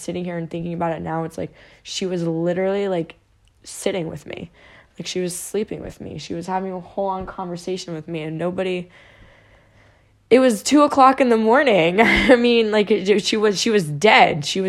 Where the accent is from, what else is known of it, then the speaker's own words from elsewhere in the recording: New Jersey, United States; moved away; We moved from New Jersey about like, 12 years ago.